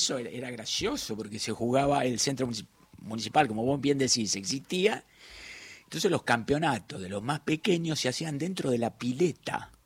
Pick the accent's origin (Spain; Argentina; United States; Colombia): Argentina; Buenos Aires; Los que nacimos ahí en Parque Patricio, yo concretamente en Patagones y Monteagudo, frente al parque, íbamos al Bernasconi.